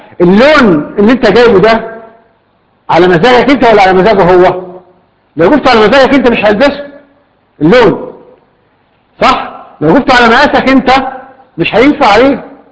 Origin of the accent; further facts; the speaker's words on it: Cairo, Cairo Governorate, Egypt; في عندنا في القاهرة دلوقتي